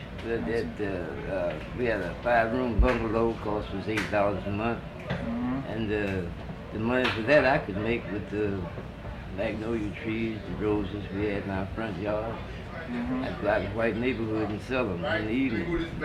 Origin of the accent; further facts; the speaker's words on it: Memphis, Tennessee, United States; born there; Yes, I was born in Memphis, Tennessee. January 15th, 1918.